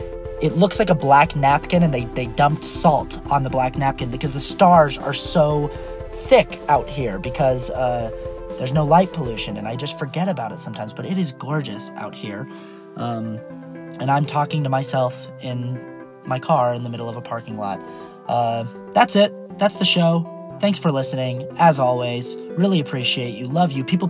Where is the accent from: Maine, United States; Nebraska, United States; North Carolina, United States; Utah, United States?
Utah, United States; I grew up in Utah. I'd never heard of Tickaboo in my life.